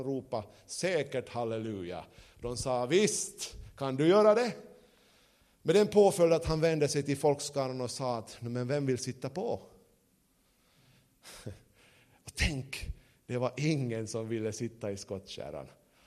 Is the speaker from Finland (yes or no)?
yes; Porvoo, Uusimaa, Finland; jag är ju uppvuxen i Borgå, så det, man kommer till Sibbo, så det är ju inte så långt ifrån